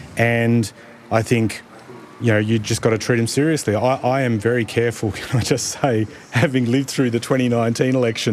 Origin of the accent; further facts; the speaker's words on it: Sydney, New South Wales, Australia; I grew up in Western Sydney with kids who were migrants